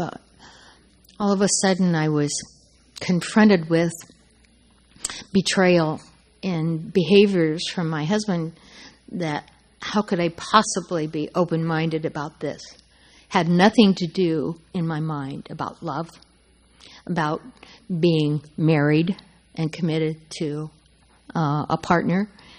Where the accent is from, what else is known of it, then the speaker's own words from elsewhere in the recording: Oregon, United States; I'm from Oregon.